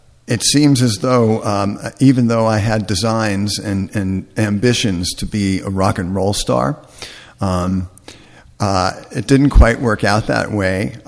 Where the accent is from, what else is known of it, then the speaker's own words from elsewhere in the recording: Florham Park, New Jersey, United States; Now, I grew up in Florham Park, New Jersey, which is a very suburban town, not the kind of place you really associate camping and wildlife and outdoorsy kinds of stuff